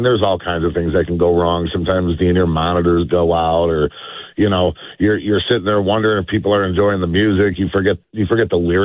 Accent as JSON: {"language": "English", "town": "Chicago", "region": "Illinois", "country": "United States", "tie": "born or raised there", "lives_now": "Nashville, United States", "said": "Well, I was born and raised in Chicago. So, you know, after leaving and moving to Nashville and being able to come home and play there was just, it was surreal."}